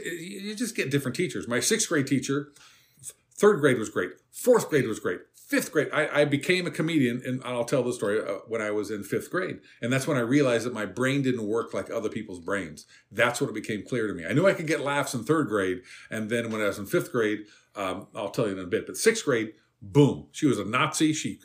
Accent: Indiana, United States; And I'm from Indiana. There are a couple of famous comedians from Indiana.

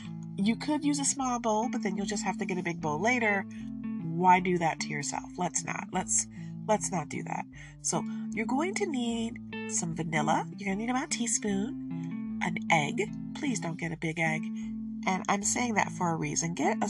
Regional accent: Michigan, United States; I'm from Michigan. What do you want from me?

